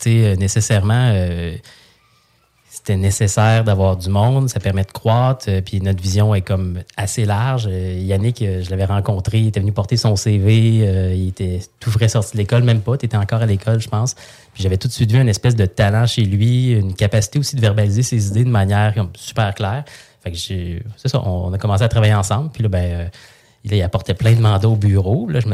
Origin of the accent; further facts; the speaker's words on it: Saint-Hyacinthe, Quebec, Canada; je viens de Saint-Hyacinthe, je viens d'une famille... J'ai envie de dire pas d'agriculteur, mais tu sais, Saint-Hyacinthe, c'est très agricole.